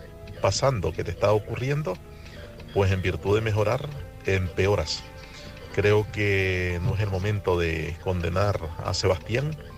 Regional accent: Nicaragua; now in Spain; soy originario de Nicaragua, pero llevo 12 años en España.

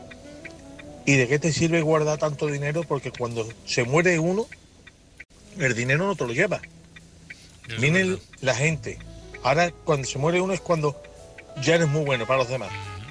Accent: Seville, Andalusia, Spain; de Sevilla.

